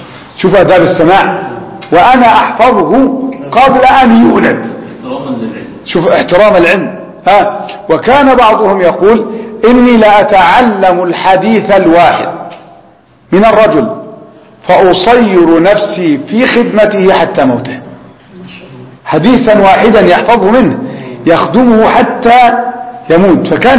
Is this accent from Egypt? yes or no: yes; Alexandria, Alexandria Governorate, Egypt; يعني مثلا نحن في بلدنا الإسكندرية